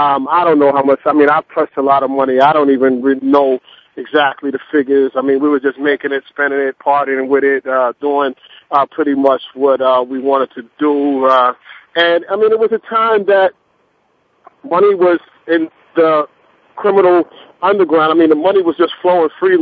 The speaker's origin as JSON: {"language": "English", "town": "Brooklyn", "region": "New York", "country": "United States", "tie": "born or raised there", "said": "Yeah, I grew up in Brooklyn, New York. Come from a very stable background."}